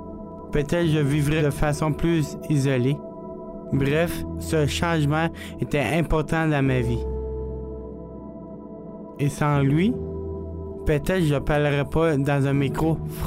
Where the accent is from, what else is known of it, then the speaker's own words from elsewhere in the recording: Montreal, Quebec, Canada; born there; J'ai commencé à parler à l'âge de 7 ans. Je suis né prématurément à Montréal, Canada, 3 mois d'avance.